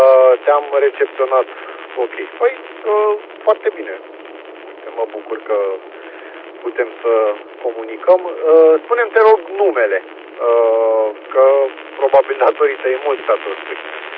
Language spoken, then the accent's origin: Romanian; Pitești, Argeș, Romania; Și momentan, eu sunt din Pitești, momentan sunt pe drumul dintre Curtea de Argeș și Pitești. Mă îndrept către casă.